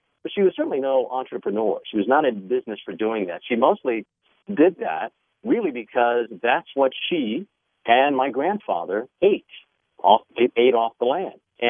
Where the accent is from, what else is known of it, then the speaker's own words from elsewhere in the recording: New York City, New York, United States; I'm a kid from New York City, born and raised in the Bronx, what we used to affectionately call the concrete jungle.